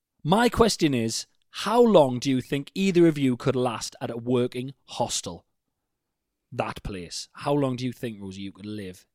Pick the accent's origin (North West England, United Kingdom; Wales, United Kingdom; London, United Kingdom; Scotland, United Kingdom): Scotland, United Kingdom; Edinburgh; now in Australia; I'm from Edinburgh, but I'm currently in Australia doing my farm work.